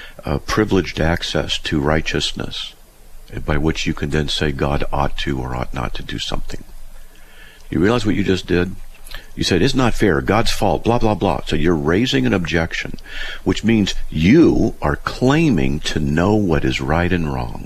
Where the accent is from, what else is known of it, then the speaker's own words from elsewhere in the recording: United States; Yes, it is. It's a term for a nation. It's a term for a nation. Yeah. I was born in America.